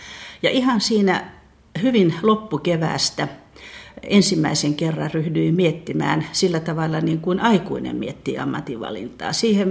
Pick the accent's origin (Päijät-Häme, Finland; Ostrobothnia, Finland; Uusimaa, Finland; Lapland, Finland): Ostrobothnia, Finland; Siis minä olen pohjalainen vain puoleksi, mutta olen asunut Pohjanmaalla aina.